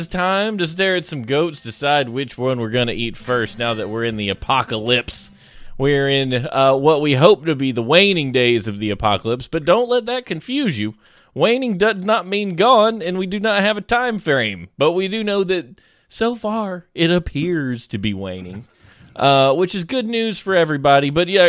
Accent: Alabama, United States; I'm from South Alabama, as in my genes.

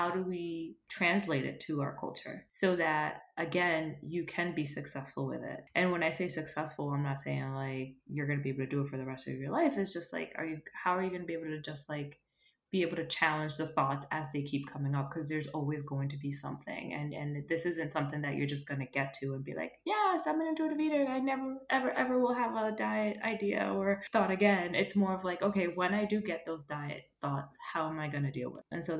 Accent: Philadelphia, Pennsylvania, United States; first language Spanish; No, I grew up here. I grew up in the United States in Philadelphia, but my parents, like, we only speak Spanish at home.

